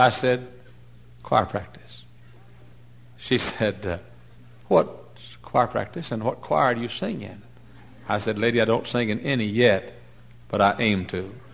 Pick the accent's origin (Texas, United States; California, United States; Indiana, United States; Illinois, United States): Texas, United States; When I was a kid, growing up in Texas, we had a lady in our church